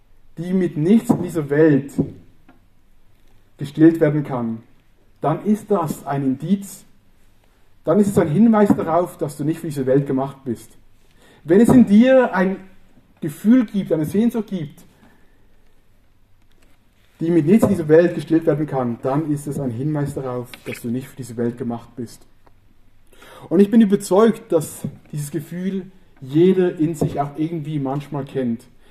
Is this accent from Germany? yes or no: no; Switzerland; ein eingeschriebener Brief aus meiner Heimat. Und vielleicht kennt ihr diese Unpack-Videos auf YouTube, wo man gemeinsam was auspackt. Also ich habe es noch nicht ausgepackt, ist noch zu. Aber ich vermute schon, was drin ist. Ich packe das mal mit euch aus. Das ist ein ganz offizielles Schreiben von der Schweizer